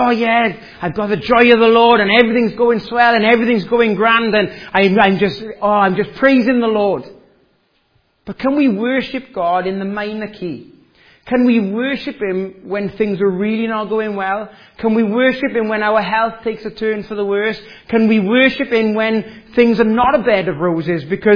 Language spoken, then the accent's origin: English; Wales, United Kingdom; As you can tell, the accent is not a local accent. I was born and bred in Wales, I was born again in Wales